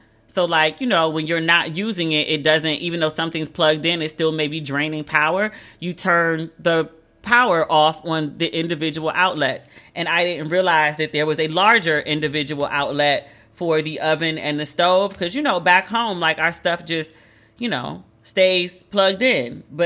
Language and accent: English; United States; I was like, my bad. I'm American. I'm sorry.